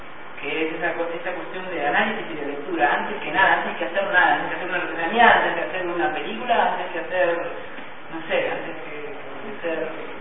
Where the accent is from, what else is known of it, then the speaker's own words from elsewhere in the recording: Argentina; Bueno, yo soy argentino